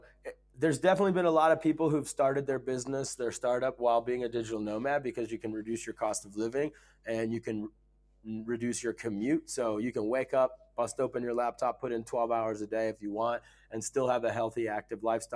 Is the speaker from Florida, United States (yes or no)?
no; Ohio, United States; I grew up in a small town in Ohio. Definitely didn't have access to travel.